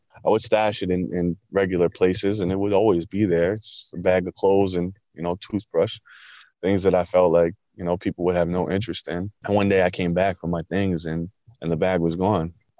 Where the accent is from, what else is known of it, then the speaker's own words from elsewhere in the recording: Long Island, New York, United States; I grew up in Long Island.